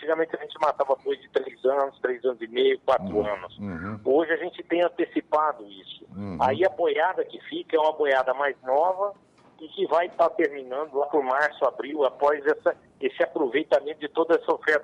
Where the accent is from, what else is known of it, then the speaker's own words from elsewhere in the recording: Franca, São Paulo, Brazil; now in Canarana, Brazil; De Canarana, onde eu moro, a minha cidade natal, que é Franca, São Paulo, nós temos 1.300 quilômetros